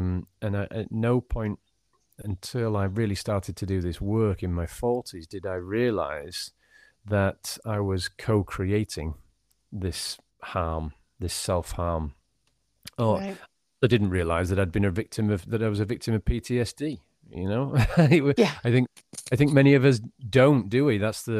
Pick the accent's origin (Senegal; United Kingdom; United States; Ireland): United Kingdom; Yorkshire and the Humber; also born or lived in Switzerland / London; I'm originally from Yorkshire in the United Kingdom, in the country of England, and I've been around a bit. I'm 47 now, spent a few years living in Switzerland, and in recent years I left England in, I was in London for 4 years